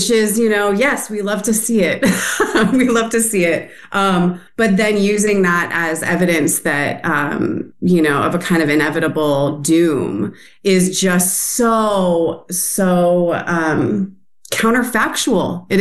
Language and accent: English; Eugene, Oregon, United States; So I was born and raised on Kalapuya Ilihi, which is currently called Eugene, Oregon, and really grew up just steeped in, environmental activists.